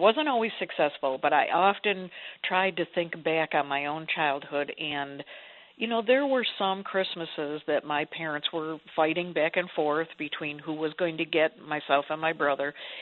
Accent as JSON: {"language": "English", "town": "Buffalo", "region": "New York", "country": "United States", "tie": "born or raised there", "said": "You know, I often tease that I grew up in Western New York"}